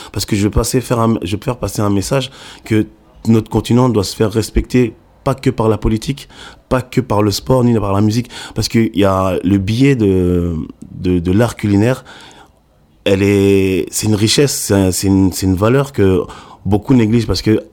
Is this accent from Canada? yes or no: no; Waterloo, Wallonia, Belgium; also born or lived in Kinshasa; et je suis belge, d'origine congolaise et capverdienne. Et je viens de Waterloo, j'ai grandi là-bas, je suis né à Kinshasa.